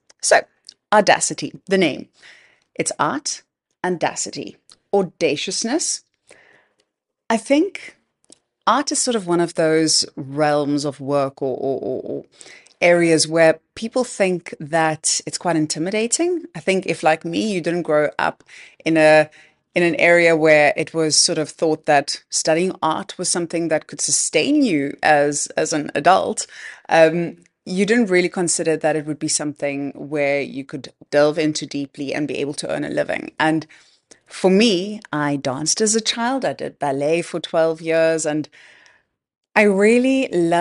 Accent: Cape Town, Western Cape, South Africa; I'm from Cape Town.

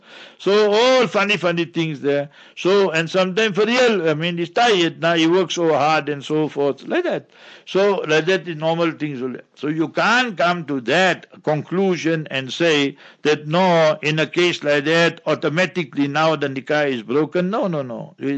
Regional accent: South Africa; you see, we South Africans, we came here to from India, our forefathers.

